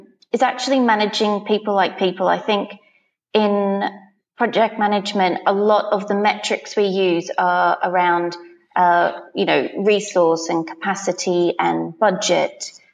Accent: Australia; now in United Kingdom; I'm Australian myself. And I've lived in the UK for 7 odd years now.

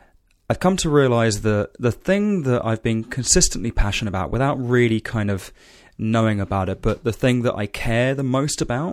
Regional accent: England, United Kingdom; as an Englishman

